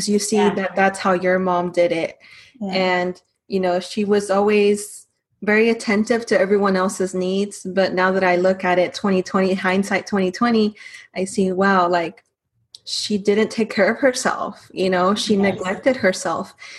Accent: Texas, United States; And I was born and raised here in Texas, but my parents are obviously Mexican.

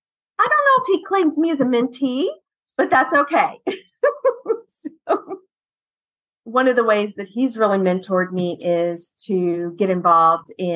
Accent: Texas, United States; I'm from Texas, so Texas has a Texas Women's Mortgage Association.

